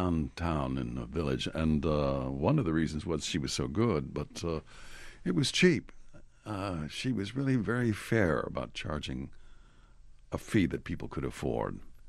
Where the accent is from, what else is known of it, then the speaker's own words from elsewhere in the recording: El Paso, Texas, United States; I'm from El Paso. It's a border town, border of Juarez, Mexico.